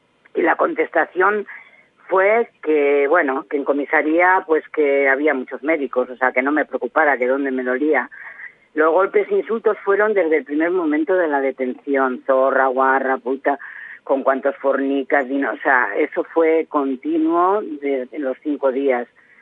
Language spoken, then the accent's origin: Spanish; Aranda de Duero, Castile and León, Spain; now in Pamplona, Spain; donde yo trabajaba, en mi pueblo, en Aranda de Duero